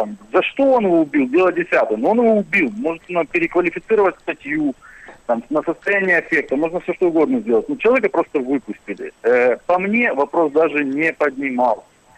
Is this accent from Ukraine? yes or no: yes; Ukraine; moved away; В 2012 году, в январе, я ушел из Украины, вот, и в марте получил полный статус беженца в Евросоюзе.